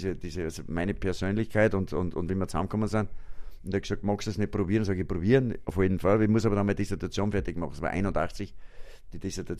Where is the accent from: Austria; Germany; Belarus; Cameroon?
Austria; Braunau, Upper Austria; ich bin in Braunau aufgewachsen.